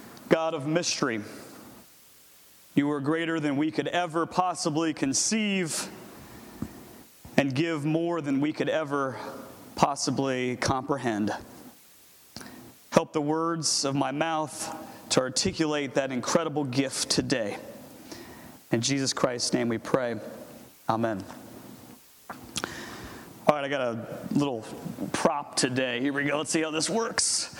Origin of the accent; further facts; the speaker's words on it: Virginia, United States; Not only because I grew up near the ocean, because I'm from Virginia and right on the water